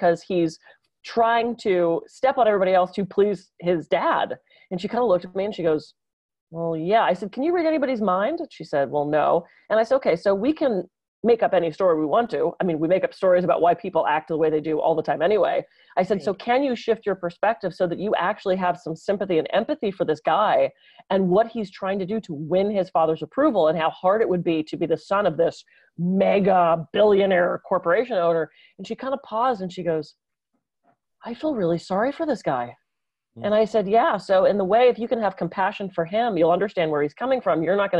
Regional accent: Pittsburgh, Pennsylvania, United States; also born or lived in Los Angeles; now in Santa Barbara, United States; now I grew up in Pittsburgh where it was much bigger. And then I was in LA, which is much, much, much, much bigger. And even here in Santa Barbara

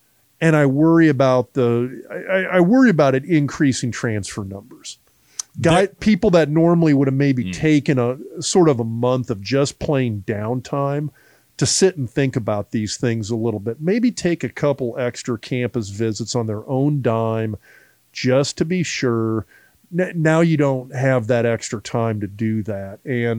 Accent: Lincoln, Nebraska, United States; I grew up in Lincoln, Nebraska. And at that time period, it was a different place.

